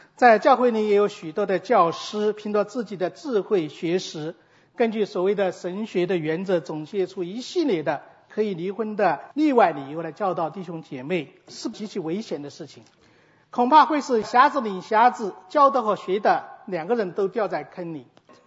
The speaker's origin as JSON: {"language": "Chinese", "country": "China", "said": "而我们从中国来的，都是在民政局登记，然后领的结婚证"}